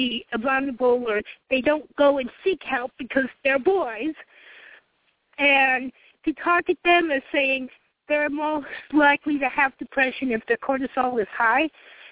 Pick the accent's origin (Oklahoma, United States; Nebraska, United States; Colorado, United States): Colorado, United States; I'm from Colorado, too, and Amy and I are friends.